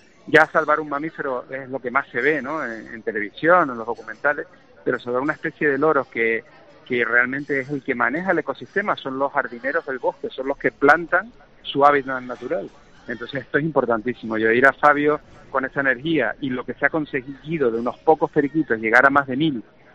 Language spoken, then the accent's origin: Spanish; Canary Islands, Spain; que la mayoría son canarios, somos canarios, tiene más de 40 años de experiencia